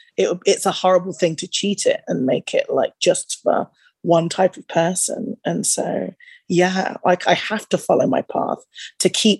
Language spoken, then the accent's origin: English; United Kingdom; being a Brit, growing up in very ungenred radio environment